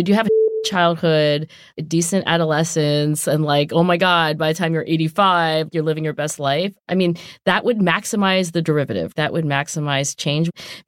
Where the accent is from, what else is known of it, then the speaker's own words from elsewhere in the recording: Philadelphia, Pennsylvania, United States; I'm from Philly. We have Tasty Cakes.